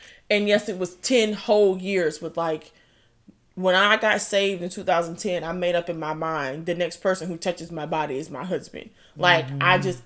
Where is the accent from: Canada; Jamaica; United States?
Jamaica; I'm already Jamaican.